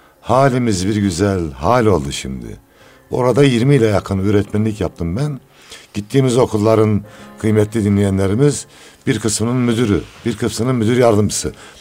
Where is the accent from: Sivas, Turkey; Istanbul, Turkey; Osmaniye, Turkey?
Osmaniye, Turkey; Ama bura memleketimiz olunca böyle bir güzelliği yaşamak istedik doğrusu.